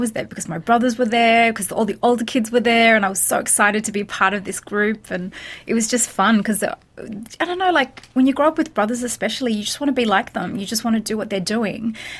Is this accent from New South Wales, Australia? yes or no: yes; Sydney, New South Wales, Australia; I grew up in Sydney. I was born in Sydney. I grew up in the eastern suburbs, which is probably not a very predominantly Arab area.